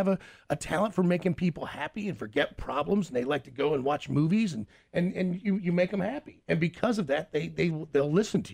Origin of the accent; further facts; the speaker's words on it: Kansas City, United States; it's funny, man, because they know, obviously, we're both from Kansas City.